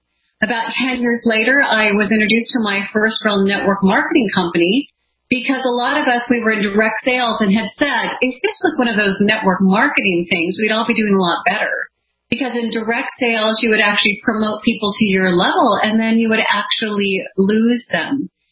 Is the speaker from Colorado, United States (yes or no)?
no; Montana, United States; So I grew up in Montana. I'm one of seven children.